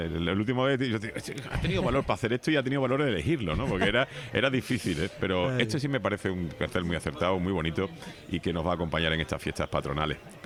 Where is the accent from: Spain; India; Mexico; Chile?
Spain; Seville, Andalusia; born there; now in La Orotava, Spain; es mi municipio. Además lo he elegido, yo no he nacido aquí, pero si me dice tú de dónde eres, digo, yo nací en Sevilla, pero soy de la Orotava.